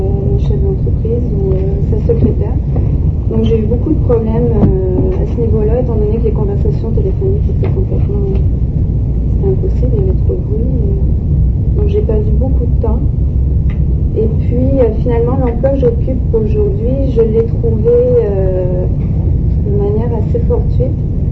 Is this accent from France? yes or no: yes; France; moved away; étant donné que je suis française et à cause de l'immigration